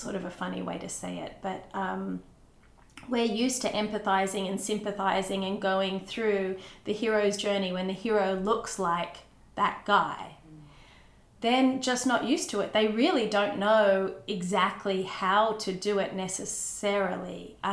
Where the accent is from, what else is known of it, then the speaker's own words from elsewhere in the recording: Australia; When I was a little girl growing up in Australia and just loved acting and I loved the movies